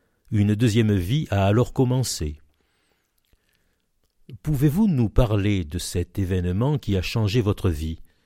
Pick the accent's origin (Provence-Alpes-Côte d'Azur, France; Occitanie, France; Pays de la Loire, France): Provence-Alpes-Côte d'Azur, France; Salon-de-Provence; J'ai quitté Salon pour étudier à Marseille, à l'hôpital Sainte-Marguerite. Mais dès que j'ai terminé mon cursus, je suis revenu ici. J'ai été embauché à l'hôpital de Salon, et j'y suis resté 42 ans.